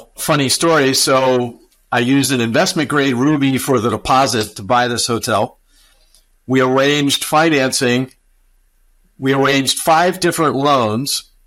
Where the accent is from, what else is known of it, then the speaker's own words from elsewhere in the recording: Maryland, United States; Yeah, so I grew up in Baltimore County, suburban, middle-class neighborhood.